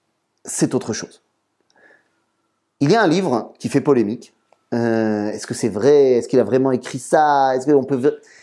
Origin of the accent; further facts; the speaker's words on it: Metz, Grand Est, France; J'ai grandi à Metz.